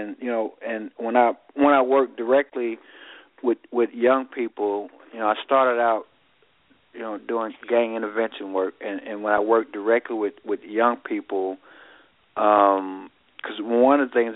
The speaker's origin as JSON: {"language": "English", "town": "Riceville", "country": "United States", "tie": "born or raised there", "said": "I grew up in Riceville in Sweet Home."}